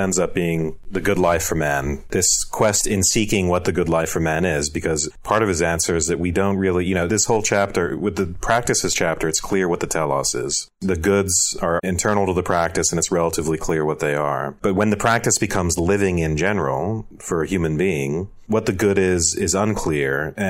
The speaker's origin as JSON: {"language": "English", "region": "Georgia", "country": "United States", "said": "You do remember I'm from Georgia, right?"}